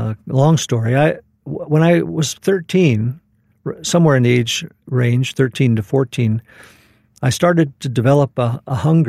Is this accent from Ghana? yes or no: no; Saudi Arabia; now in United States; growing up in Saudi Arabia